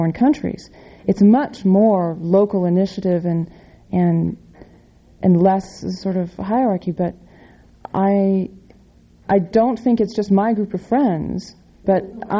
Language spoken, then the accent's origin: English; California, United States; Well, I grew up in California